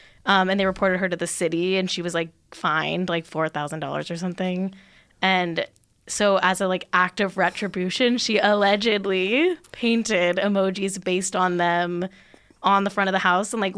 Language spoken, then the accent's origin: English; Manhattan Beach, California, United States; So there's this house in my hometown of Manhattan Beach, California, where I grew up.